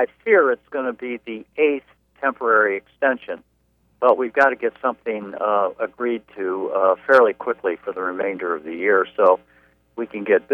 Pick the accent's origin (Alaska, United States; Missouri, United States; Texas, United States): Missouri, United States; St. Louis; I remember as a child growing up in St. Louis, listening with my parents on the radio as the surprise results were coming in.